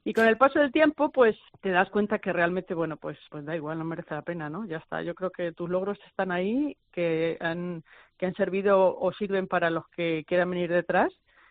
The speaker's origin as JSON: {"language": "Spanish", "town": "Puertollano", "region": "Castilla-La Mancha", "country": "Spain", "tie": "born there", "said": "lo de la piscina de Puerto Llano, que es de la ciudad donde yo nací"}